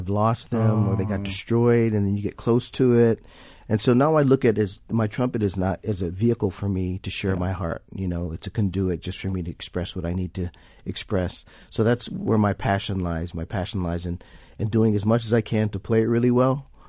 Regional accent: Florida, United States; now in Chicago, United States; I grew up in Florida area and then moved to Chicago

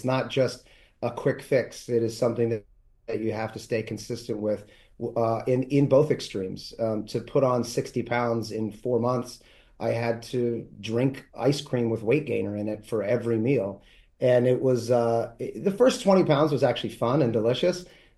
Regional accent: Philadelphia, Pennsylvania, United States; In fact, that house that I grew up in South Philly served as my house that I grew up in the television show.

